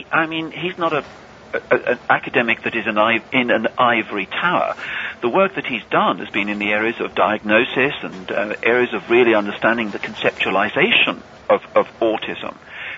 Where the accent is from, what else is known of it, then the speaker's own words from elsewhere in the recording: England, United Kingdom; accent: English; Well, clearly by my accent, I'm English. And so that's where I was born and brought up.